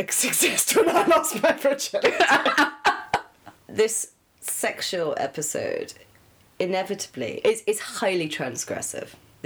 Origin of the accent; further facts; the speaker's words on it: Scotland, United Kingdom; it's embarrassing that I'm Scottish and I'm reading all of her in I can't do anything resembling an accent.